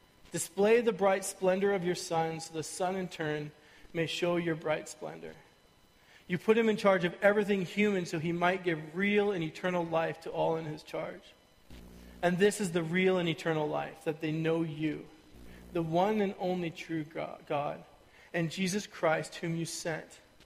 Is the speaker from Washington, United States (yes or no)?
yes; Kirkland, Washington, United States; moved away as an adult; also born or lived in Idaho; now in Chilliwack, California, United States; Before that, North Idaho. Before that, I grew up in Kirkland, Washington, until I went to school in Chicago, Germany, and Trinity Western University.